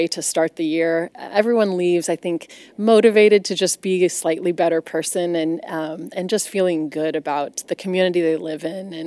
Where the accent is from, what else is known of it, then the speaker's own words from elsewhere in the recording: Lee's Summit, Missouri, United States; I grew up in Lee Summit and graduated from Lee Summit High School in 2001. And then I moved away, went to college, moved to different locations, and was coming back.